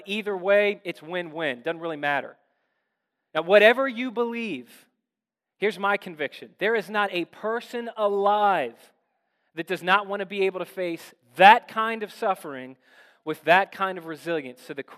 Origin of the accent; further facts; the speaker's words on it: Severn, Maryland, United States; I think that sounds way cooler than saying I'm from Severn